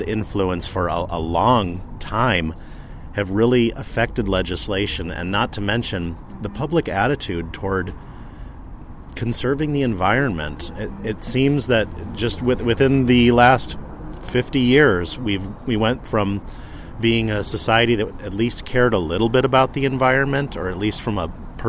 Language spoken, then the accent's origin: English; United States; sometimes as an American, it can feel very frustrating to not be on the right page with the rest of the world.